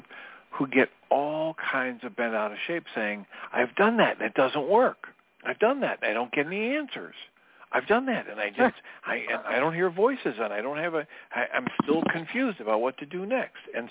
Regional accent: Midwest, United States; I was raised by a mechanical engineer, and I was raised in here in America, in the Midwest, very practical, very results-oriented.

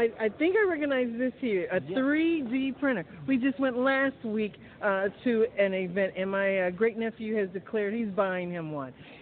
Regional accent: Atlanta, Georgia, United States; We're from Atlanta, Georgia.

